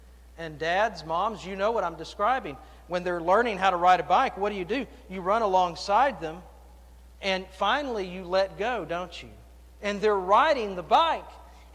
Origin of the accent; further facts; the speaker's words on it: Memphis, Tennessee, United States; I remember growing up in Memphis, and this would have been, I guess, the later years in high school.